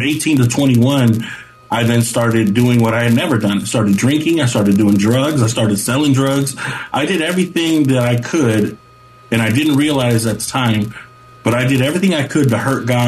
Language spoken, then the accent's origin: English; San Jose, California, United States; coming here to this country and understanding the, you know, just the blessing it is to be here. So growing up in Eastside San Jose, which is even better